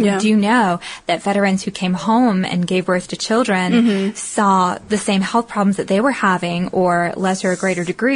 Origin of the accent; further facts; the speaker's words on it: the South, United States; accent: southern; My southern accent gets in my way sometimes, the internet.